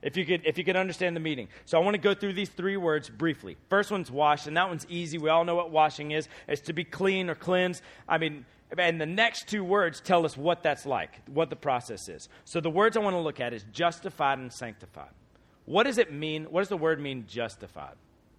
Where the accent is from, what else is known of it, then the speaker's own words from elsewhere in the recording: Georgia, United States; But I'm an Atlanta Hawks fan because I'm from Georgia, all right?